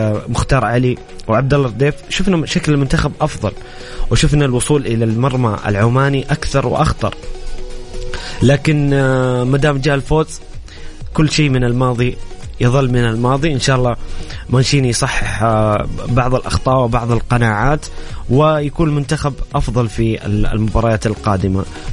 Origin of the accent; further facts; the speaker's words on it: Saudi Arabia; كلنا كسعوديين كجمهور وعشاق للمنتخب السعودي